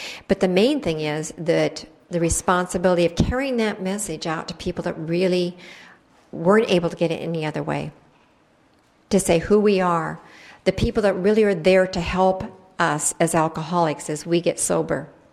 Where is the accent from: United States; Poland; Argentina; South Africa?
United States; Washington; Now, I come from Washington State, and I forgot to mention that.